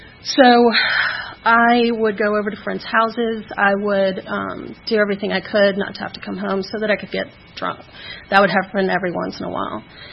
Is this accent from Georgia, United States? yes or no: yes; Atlanta, Georgia, United States; I'm from Atlanta, born in Piedmont Hospital, grew up in Buckhead.